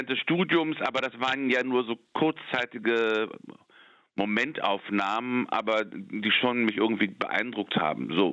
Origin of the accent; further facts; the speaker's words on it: Berlin, Germany; born there; Und dann kannte ich aus Berlin, wo ich geboren bin